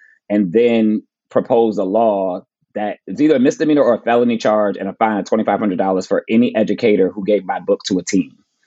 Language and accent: English; New Jersey, United States; Like, I'm from New Jersey.